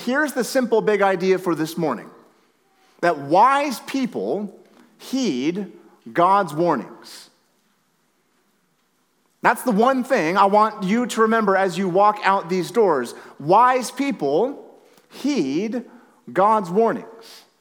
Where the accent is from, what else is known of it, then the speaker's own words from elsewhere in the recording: Washington, United States; I grew up in Northwest Washington, so for better or for worse, I love the Seattle Mariners.